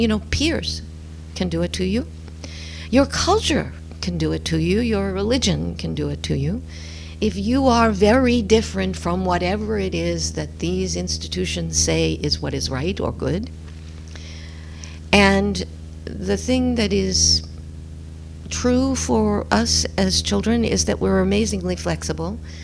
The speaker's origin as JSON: {"language": "English", "town": "New York City", "region": "New York", "country": "United States", "tie": "born or raised there", "said": "I remember that when I learned to drive, I grew up in New York City"}